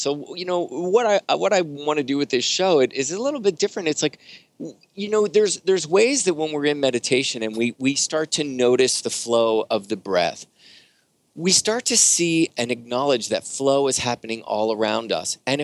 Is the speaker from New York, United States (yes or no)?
no; Pennsylvania, United States; I'm from Pennsylvania. Beth is from Pennsylvania. This is a Pennsylvania company.